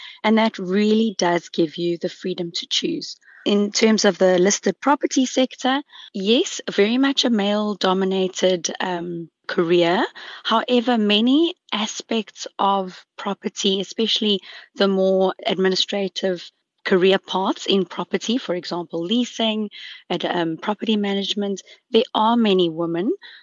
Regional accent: Wilderness, Western Cape, South Africa; I was born in a very small, beautiful town called Wilderness. It's just outside of George in the Western Cape. I grew up there with my mother and my father and my brother David.

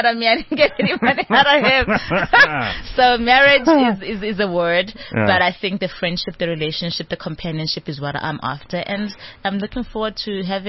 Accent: Soweto, Gauteng, South Africa; They call it a Porsche. I call it a Porsche. I'm from Soweto. I'm like, very African. Porsche.

